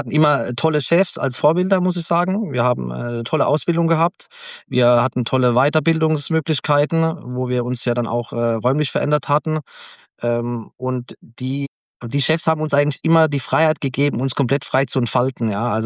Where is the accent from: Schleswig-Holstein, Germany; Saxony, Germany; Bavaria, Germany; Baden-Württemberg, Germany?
Baden-Württemberg, Germany; Ketsch; Ich bin, wir sind Vorderpfälzer, so weit sind wir nicht weg, ne?